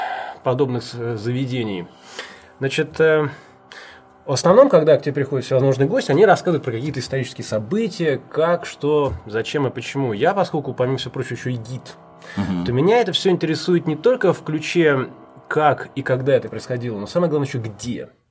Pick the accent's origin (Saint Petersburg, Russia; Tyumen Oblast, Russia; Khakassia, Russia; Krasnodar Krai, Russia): Saint Petersburg, Russia; also born or lived in Moscow; я родился и вырос в Ленинграде, Петербурге, а в Москве какое-то время жил.